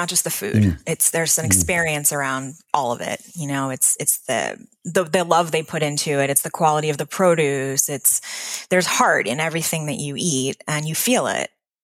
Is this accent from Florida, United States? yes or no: yes; Delray Beach, Florida, United States; I grew up in Florida, actually, in Delray Beach, Florida.